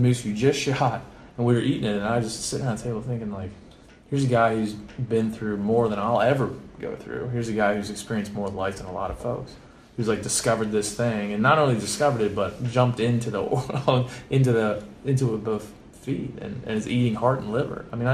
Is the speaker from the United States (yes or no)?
yes; Maryland, United States; He's from Hawaii. I'm from Maryland.